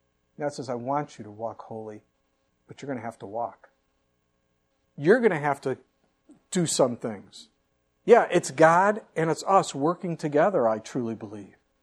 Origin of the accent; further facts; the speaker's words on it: Illinois, United States; now in Arizona, United States; and I moved from Illinois all the way out to Arizona.